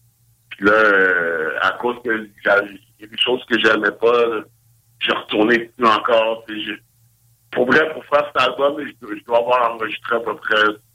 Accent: Montreal, Quebec, Canada; quand j'étais jeune à Montréal

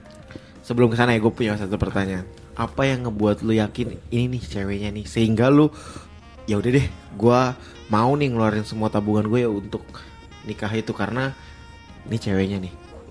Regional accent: North Sumatra, Indonesia; tapi kan kalau kita Batak ya, di Batak kadang tuh yakin aja gak cukup karena kita harus ngeyakinin juga orang tua.

